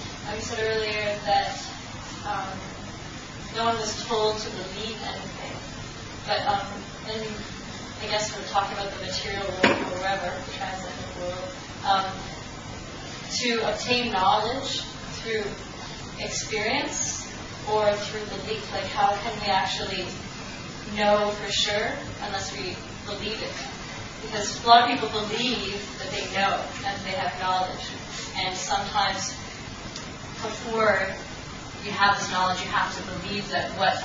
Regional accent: Canada; I'm from Canada.

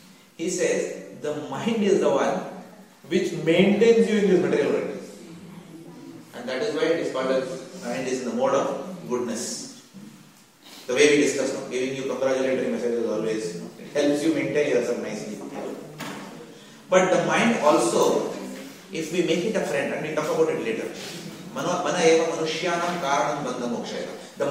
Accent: Mumbai, Maharashtra, India; I come from a Tamilian ideal family, for me Lord Murugan was the supreme personality of God initially. Of course, because I come from Bombay, Sai Baba was also the supreme personality of God.

